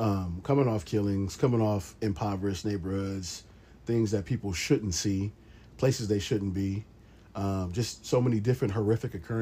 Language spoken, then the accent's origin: English; Long Beach, California, United States; I always shout out the city that I'm from. I'm from Long Beach. I'm from the East Side. It was pretty rough growing up.